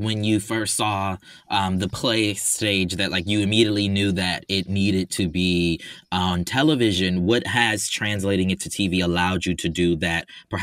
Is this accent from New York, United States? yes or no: no; Charleston, South Carolina, United States; also born or lived in Atlanta; I'm from Absolutely. Charleston, South Carolina, but I came of age. I went to school in Atlanta.